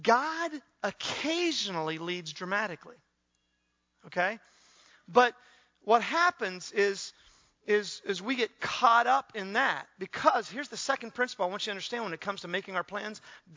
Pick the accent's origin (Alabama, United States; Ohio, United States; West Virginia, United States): Ohio, United States; Newark; Now, where I grew up in Newark, Ohio, is a town of about 50,000, the area around there. So it's not large, it's not totally small.